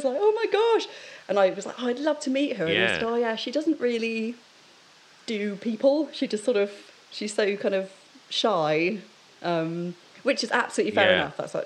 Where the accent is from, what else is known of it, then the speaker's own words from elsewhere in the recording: South West England, United Kingdom; also born or lived in London; So we moved down to the West Country. So we're about 20 minutes outside Bristol, kind of, like Somerset, kind of … country kind of thing. And I've lived there since I was 3.